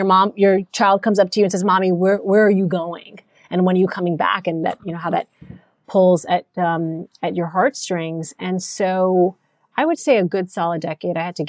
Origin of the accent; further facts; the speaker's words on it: Washington, District of Columbia, United States; growing up in politics, growing up in the Clinton White House